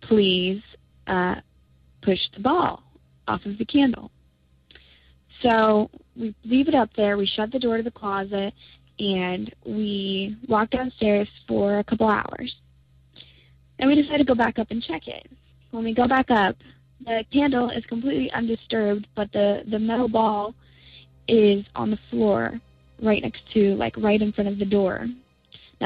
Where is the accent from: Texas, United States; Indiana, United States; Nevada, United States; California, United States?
Indiana, United States; I'm from Indiana